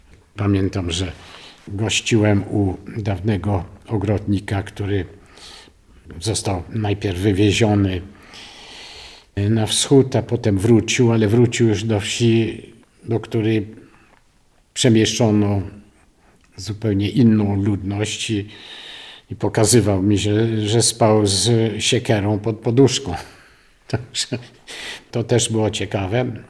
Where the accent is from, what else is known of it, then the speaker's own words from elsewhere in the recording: London, United Kingdom; Wychowałem się w polskim domu w Londynie. Ja nawet przez krótki czas chodziłem do szkółki sobotniej polskiej